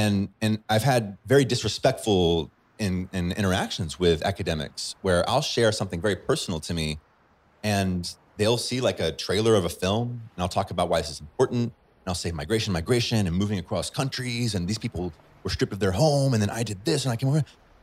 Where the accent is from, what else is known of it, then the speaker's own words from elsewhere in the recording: Chad; I grew up in Chad, I speak Arabic.